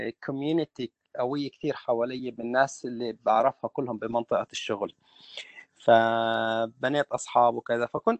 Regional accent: Palestine; now in Australia; اجيت أنا من فلسطين، أنا والعائلة، على أستراليا. الوالد كان سابقنا بثلاث سنين.

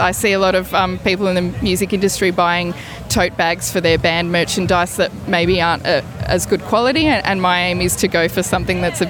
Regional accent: Australia; born there; I was born in Australia, but really when I went back to Albania, I found a strong connection to the heartland and to the people

